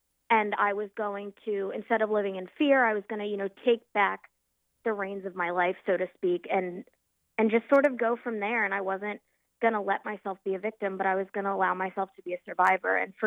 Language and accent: English; Norfolk, Virginia, United States; so I transferred to Old Dominion University, which is in my hometown of Norfolk, and I commute to school to finish out the rest of my bachelor's.